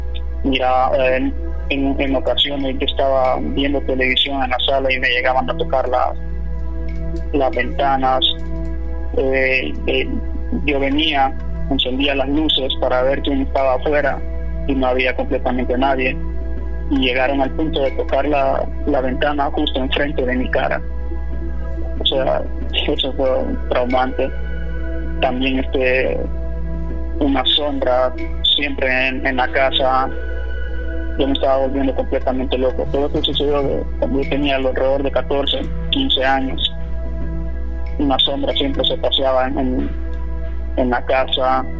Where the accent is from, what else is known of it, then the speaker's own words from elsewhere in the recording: Honduras; Todo esto que les estoy contando sucedió en Honduras. Yo soy de Honduras, ¿sí?